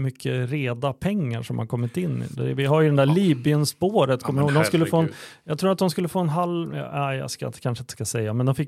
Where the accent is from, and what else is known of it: Örebro, Örebro County, Sweden